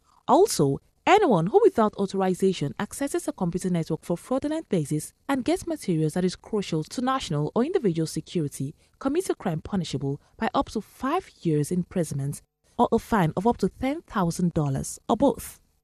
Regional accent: Nigeria; as a Nigerian, it's annoying to know that somebody somewhere thinks all Nigerians are fraudsters

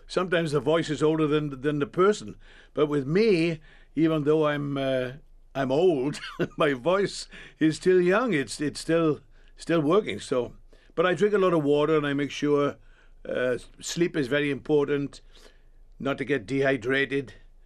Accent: Cardiff, Wales, United Kingdom; I'm from Cardiff or thereabouts.

